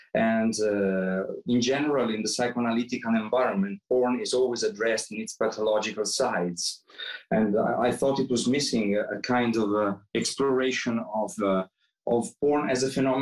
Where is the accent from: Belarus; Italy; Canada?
Italy; Milan, Lombardy; moved away as an adult; now in Helsinki, Finland; I am from Milano, Italy, and I moved here to Helsinki only 13 years ago.